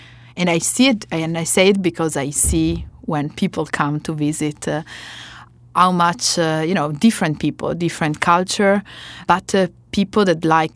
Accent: Castiglione Falletto, Piedmont, Italy; I come from Castiglione Falletto, where the winery is located, and it's 500 people.

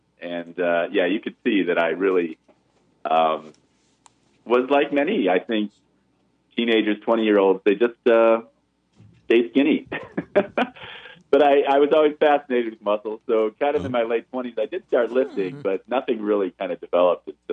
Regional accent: Ohio, United States; I mean, I grew up in Ohio, you know, just south of you guys, at a time when gay didn't exist.

